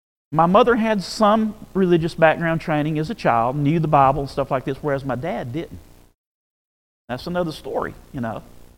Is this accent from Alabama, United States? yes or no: yes; Alabama, United States; born there; I was born in North Alabama, Northwest Alabama. My family heritage is from Tuscaloosa